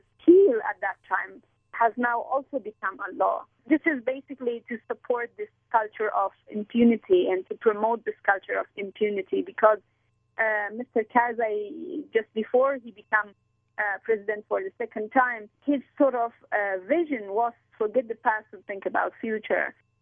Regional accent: Kabul, Afghanistan; moved away; also born or lived in Pakistan; I was born in Afghanistan, and I was forced to leave Afghanistan, in particular Kabul, where I was living, because of the start of the civil war in the country

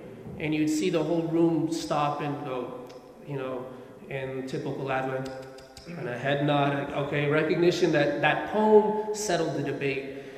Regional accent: United States; I'm growing up in America, at times I was rejected by my Afghan side because of my paleness. I was always rejected by my American side because I was never American enough.

